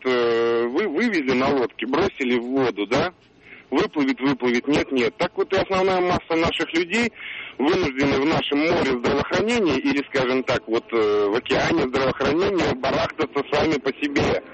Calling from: Moscow, Russia; А я из Москвы звоню, но вот как раз на работу еду.

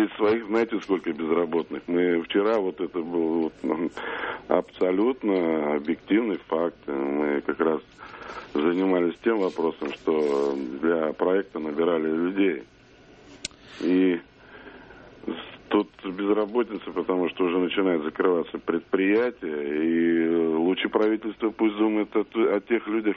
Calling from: Tomsk, Tomsk Oblast, Russia; Я звоню вам из Томска.

